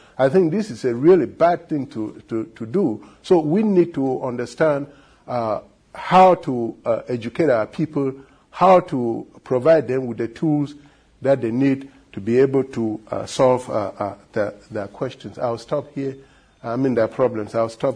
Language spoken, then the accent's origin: English; Cameroon; And when I was growing up in Cameroon, it was considered an insult for someone to try to educate people in their local language.